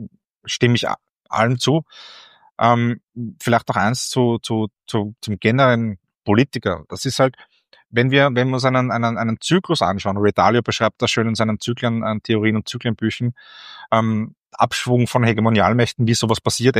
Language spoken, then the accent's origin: German; Austria; zumindest bei uns in Österreich